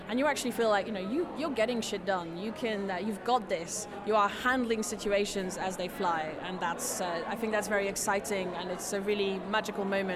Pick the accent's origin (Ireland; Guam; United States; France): France; now in England, United Kingdom; In real life, I'm French, but I come from England, where I've been living for a while